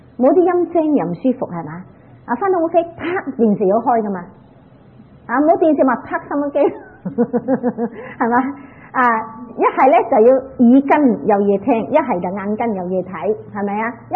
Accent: Hong Kong; 我哋香港人飲羊奶牛奶好閒時啊

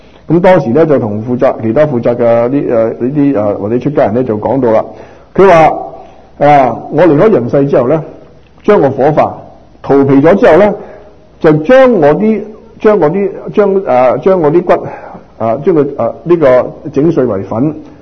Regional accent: Macau; born there; 我喺即係我出世嘅時間喺澳門出世

